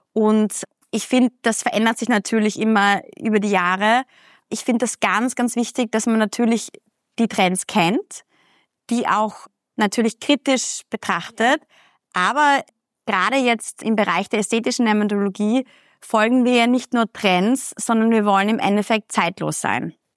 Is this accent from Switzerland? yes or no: no; Austria; Das ist bei uns in Österreich sind das 4 Wochen.